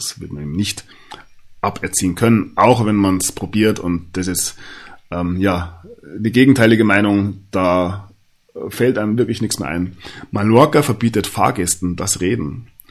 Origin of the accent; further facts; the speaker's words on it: Bavaria, Germany; über die sogar ich als Bayer lachen kann